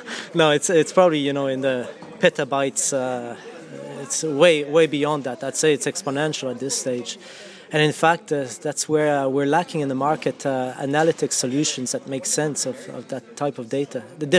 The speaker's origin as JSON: {"language": "English", "town": "Quebec City", "region": "Quebec", "country": "Canada", "moved": "yes", "lives_now": "Ireland", "said": "Yeah, I'm from Quebec City in Canada."}